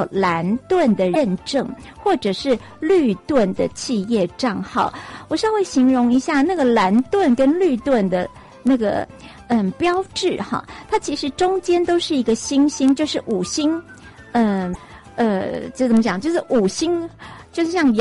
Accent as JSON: {"language": "Chinese", "country": "Taiwan"}